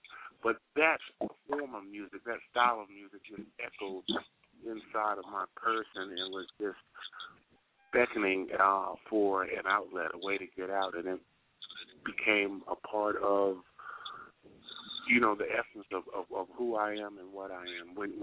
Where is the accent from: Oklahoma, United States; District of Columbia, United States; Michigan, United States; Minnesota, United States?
District of Columbia, United States; Washington; And then I grew up in Washington, D.C., where they had the great bands